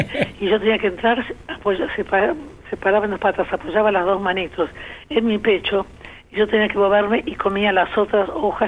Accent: Buenos Aires, Argentina; No, en Buenos Aires, allí por Ayacucho y Arenales.

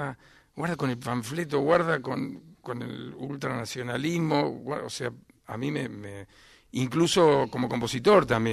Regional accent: Argentina; Soy argentino, hago música de las regiones de mi país

